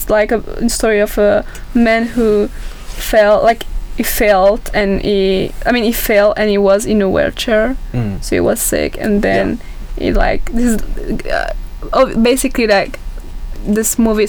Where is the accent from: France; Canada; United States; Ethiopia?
France; I'm from France.